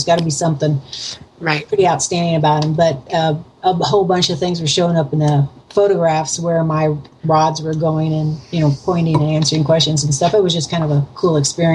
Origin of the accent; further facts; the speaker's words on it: Missouri, United States; also born or lived in Kansas; I'm originally from Missouri, but I had moved to Kansas for about 3 years and then moved down to Springfield because I lived up closer by St. Louis.